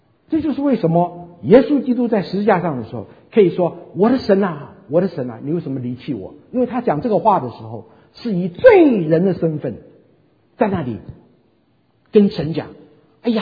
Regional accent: China; 果然我们中国人完全就我们从生下来我就晓得这个字怎么发音的

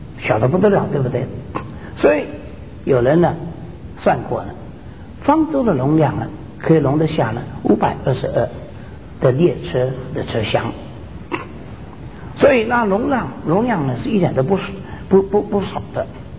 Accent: China; 那诸位呢，事实上我们中国人那个船是怎么写

